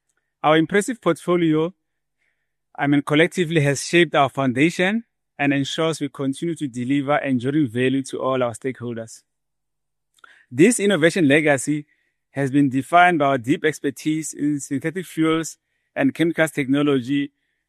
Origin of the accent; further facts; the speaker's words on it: Hammanskraal, Gauteng, South Africa; If you've been to the north of Pretoria, Hammanskraal, I grew up there in a rural area We had no running water, no electricity.